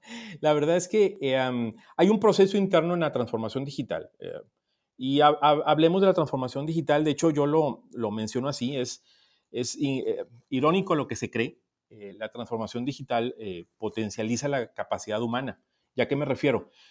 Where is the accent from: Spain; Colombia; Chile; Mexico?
Mexico; es lo que quizás como mexicano nos distingue